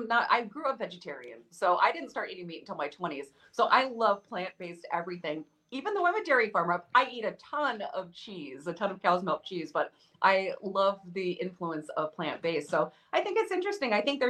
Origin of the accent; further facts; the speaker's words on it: Washington, United States; now in Wisconsin, United States; we were talking about how we're not from Wisconsin originally. We're from Washington State.